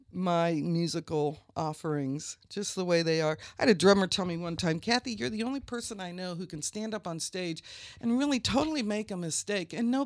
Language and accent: English; Columbus, Indiana, United States; I am from Columbus, Indiana, where my father conducted our local community orchestra, and I'm the youngest of seven kids.